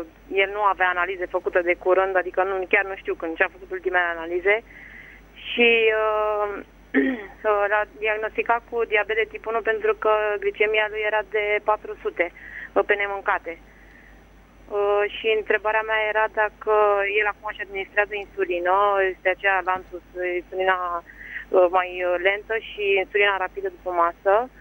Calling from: Bucharest, Romania; din București și aș avea o întrebare pentru doamna doctor

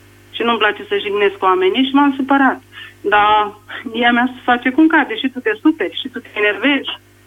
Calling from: Buzău, Buzău County, Romania; din Buzău

